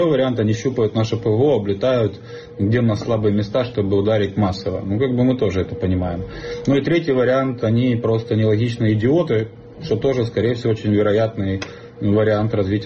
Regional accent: Ukraine; Доброго дня, мы из Украины.

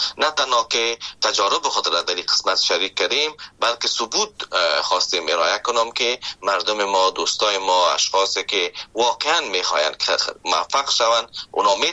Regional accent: Afghanistan; now in Canada; وقتی که آمدم از افغانستان، شما فکر کنید که من از افغانستان به کانادا آمدم که ده ها یا هزارها کیلومتر فاصله است،

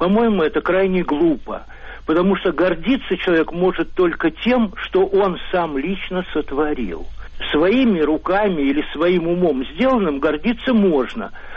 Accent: Moscow, Russia; я из Москвы.

